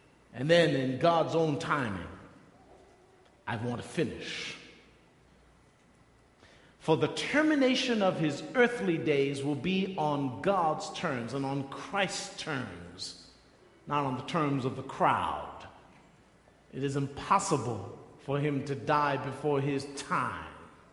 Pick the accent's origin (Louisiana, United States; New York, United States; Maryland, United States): New York, United States; The Bronx; Now I'm from the Bronx. I can picture this.